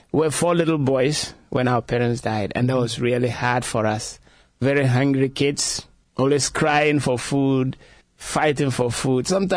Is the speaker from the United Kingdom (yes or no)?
no; Ghana; That's my home country. That's where I reside right now.